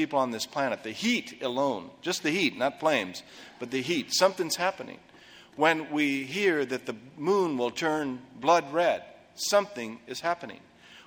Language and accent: English; Portland, Oregon, United States; I was raised in Portland at this time. I was just a little guy.